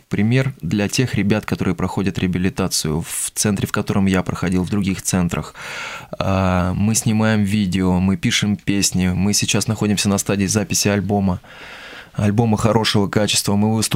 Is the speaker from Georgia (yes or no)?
no; Lyubertsy, Moscow Oblast, Russia; born there; Я продолжаю служить в своей родной церкви, где я родился, в Люберцах.